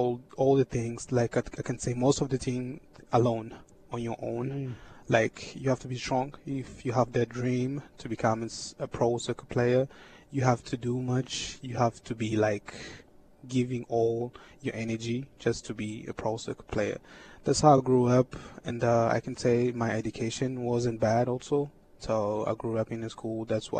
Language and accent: English; Rwanda; So I was born in Rwanda, 1996, and.